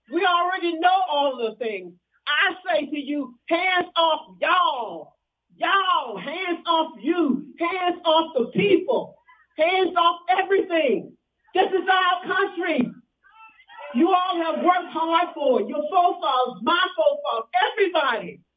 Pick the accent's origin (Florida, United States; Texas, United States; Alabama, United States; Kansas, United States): Alabama, United States; Selma; Growing up in Selma, I never thought that the day would come when this country would come out for white people.